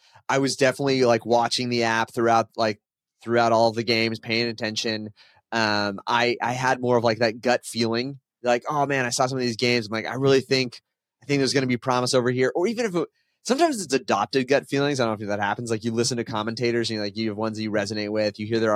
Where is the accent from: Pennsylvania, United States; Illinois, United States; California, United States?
California, United States; San Diego; I'm from San Diego.